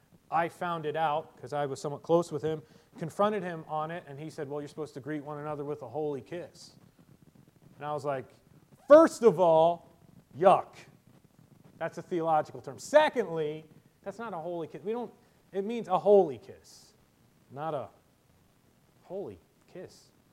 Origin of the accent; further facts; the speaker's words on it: United States; I mean, I'm still an American. I still have a culture of my own.